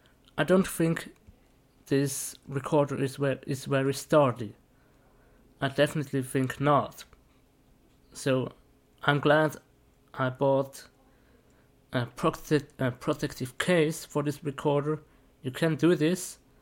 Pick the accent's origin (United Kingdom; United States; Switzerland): Switzerland; Zurich; I'm from Zurich